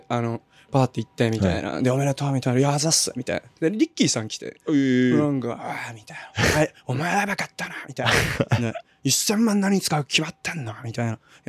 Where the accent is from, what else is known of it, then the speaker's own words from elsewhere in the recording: Aomori, Japan; 俺が青森に別にいなくても、なんか青森から来た人がこっちに来た時になんかその自分が出てきた時と同じような気持ちになると思うから